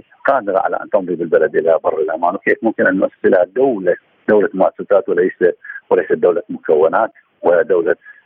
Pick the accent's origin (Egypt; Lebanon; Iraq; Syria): Iraq; اليوم إحنا كدولة عراقية نحتاج إلى أن نستفيد من الخبرة الإيرانية.